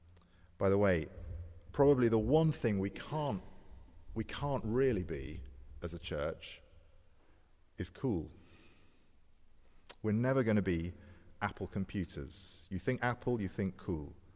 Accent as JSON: {"language": "English", "country": "United Kingdom", "said": "Okay, I was 20. She was in her 80s. I'm British. She was Greek."}